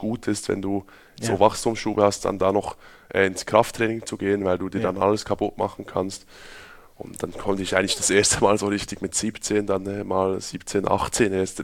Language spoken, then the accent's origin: German; Switzerland; now in Germany; bei uns in der Schweiz